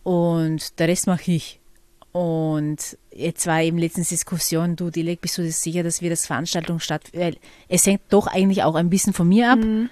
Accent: Vorarlberg, Austria; Ja, genau, ich bin in Vorarlberg aufgewachsen.

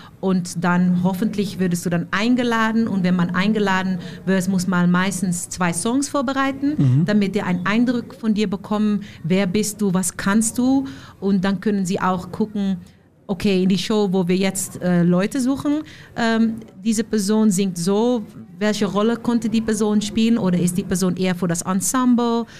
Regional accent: Amsterdam, North Holland, Netherlands; German is a second language; moved away as an adult; now in Germany; Ich komme aus Amsterdam, geboren und aufgewachsen in den Niederlanden. Wohne schon seit 2015 in Deutschland

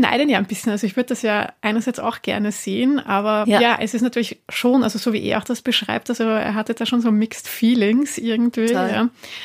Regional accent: Austria; bei uns in Österreich ist das ja sowieso mit den AKWs.

